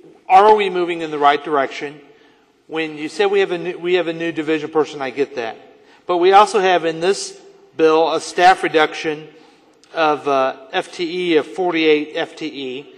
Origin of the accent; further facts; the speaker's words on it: United States; I'm from Jackson County.